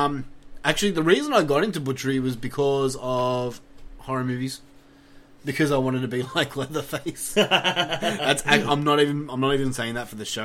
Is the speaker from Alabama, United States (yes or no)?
yes; Alabama, United States; I'm just curious what the international community thinks of my home state.